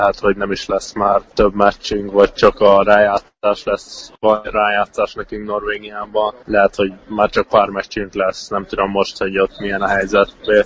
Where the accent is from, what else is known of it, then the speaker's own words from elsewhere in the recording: Hungary; mint magyar azért mindig a magyar csapattal akar játszani